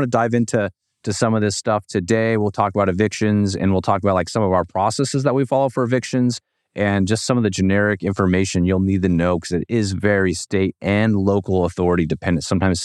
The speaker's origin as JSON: {"language": "English", "region": "Washington", "country": "United States", "tie": "born or raised there", "said": "because this one is in my home state of Washington."}